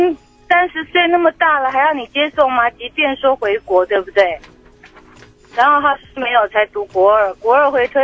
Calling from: Taipei, Taiwan; 我是台北的

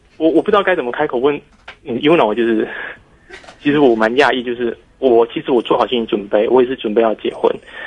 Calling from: Taipei, Taiwan; 我是台北的

